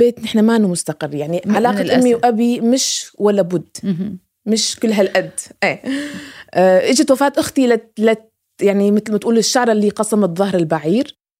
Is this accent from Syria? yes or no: yes; Central Syria, Syria; moved away; انتقالي من مدينتي الصغيرة بوسط سوريا للعاصمة دمشق